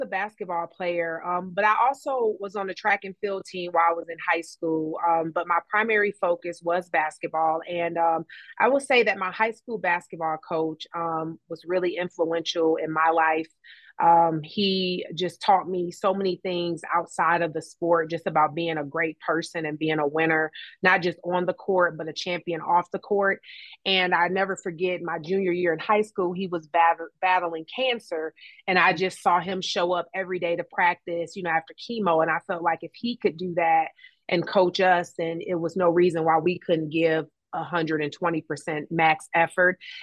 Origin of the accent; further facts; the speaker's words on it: Detroit, Michigan, United States; But yes, I hail from Detroit, Michigan, and found my way to North Carolina.